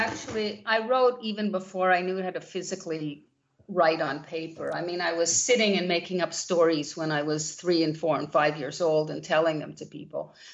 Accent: Montreal, Quebec, Canada; I'm originally from Montreal, Canada, which is a bilingual province, which immediately got me very interested in language and other cultures.

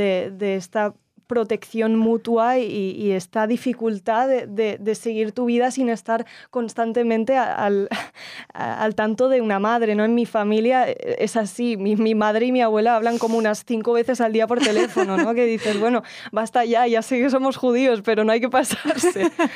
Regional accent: Barcelona, Catalonia, Spain; born there; yo nací en Barcelona en 1995, tengo 22 años. Y nací en el seno de una familia judía en Barcelona, soy de la comunidad israelita de Barcelona.

